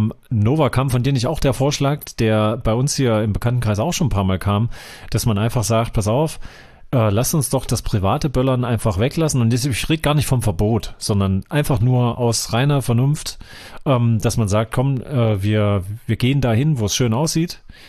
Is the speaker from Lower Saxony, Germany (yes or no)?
no; Erfurt, Thuringia, Germany; das als Erfurter kennt man das hier